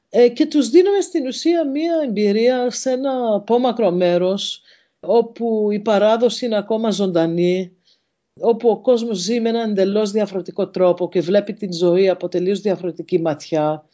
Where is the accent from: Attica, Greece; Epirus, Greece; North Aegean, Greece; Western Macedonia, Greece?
North Aegean, Greece; Ikaria; Οι Ικαριώτες είμαστε ερωτευμένοι με το νησί μας. Οργανώνουμε την ζωή μας για να μπορούμε να περάσουμε χρόνο στην Ικαρία.